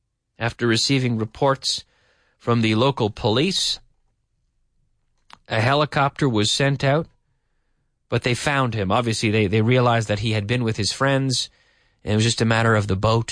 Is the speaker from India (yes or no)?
no; Nova Scotia, Canada; They fish for sharks in my hometown in Nova Scotia.